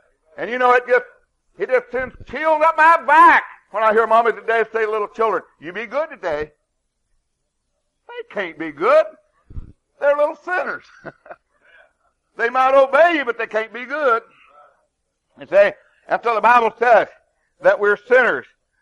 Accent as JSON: {"language": "English", "region": "Kentucky", "country": "United States", "tie": "born there", "said": "I was born in Floyd County, Kentucky at tater digging time and on Left Beaver Creek"}